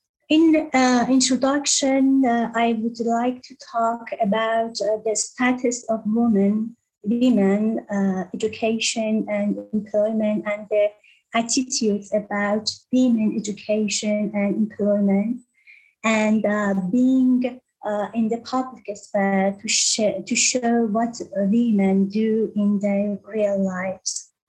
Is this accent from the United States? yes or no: no; Iran; English is a second language; I'm from Iran, and I have a PhD in social welfare